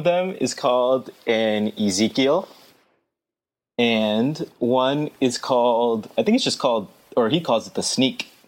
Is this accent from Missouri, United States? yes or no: no; Leominster, Massachusetts, United States; I am from Leominster, Massachusetts.